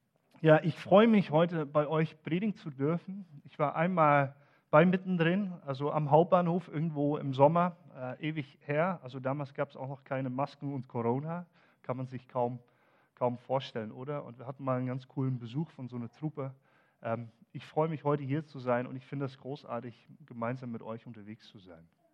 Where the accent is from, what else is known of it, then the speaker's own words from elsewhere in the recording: Netherlands; ich komme aus den Niederlanden